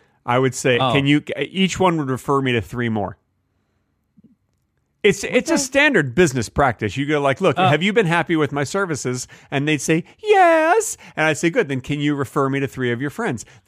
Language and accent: English; Vermont, United States; Yeah, I grew up in Vermont, Susan.